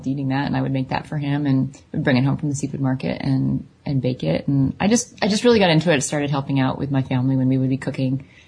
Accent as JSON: {"language": "English", "region": "New Jersey", "country": "United States", "tie": "born or raised there", "said": "So I grew up in New Jersey"}